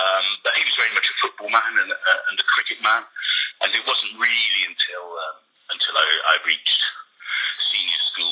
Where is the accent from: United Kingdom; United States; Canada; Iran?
United Kingdom; Bath, South West England; born there; I was born in Bath, so Bristol, a few miles down the road, so I was still able to live at home.